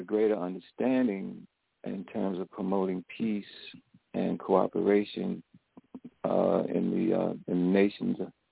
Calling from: New York City, New York, United States; from New York City.

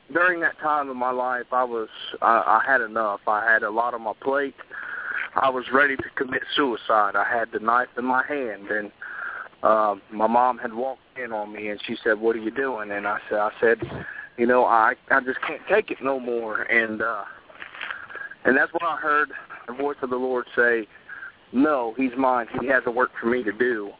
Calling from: Dayton, Ohio, United States; I'm located from Dayton, Ohio.

